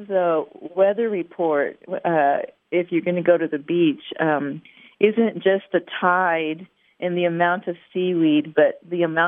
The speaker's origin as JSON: {"language": "English", "town": "Corpus Christi", "region": "Texas", "country": "United States", "said": "It actually was my hometown for 23 years, but I'm originally from Corpus Christi."}